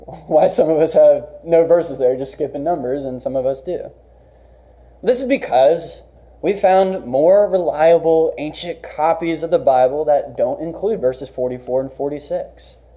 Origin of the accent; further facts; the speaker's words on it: Bryans Road, Maryland, United States; I remember going to Starvin' Marvin Barbershop in Bryans Road, Maryland, that my hometown barbershop is now closed.